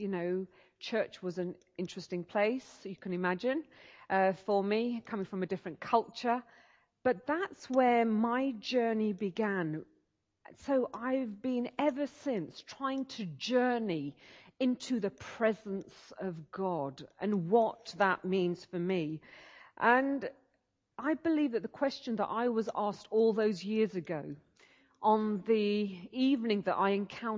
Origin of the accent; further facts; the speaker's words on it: Smethwick, West Midlands, United Kingdom; also born or lived in Birmingham; I was born in Birmingham many years ago, actually not that many. No, let me amend that moment. Grew up most of my life in Smethwick.